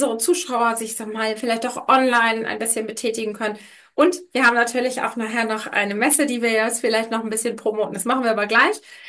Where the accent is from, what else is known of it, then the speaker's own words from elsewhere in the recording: Germany; Für uns Deutschen vielleicht ein bisschen schwierig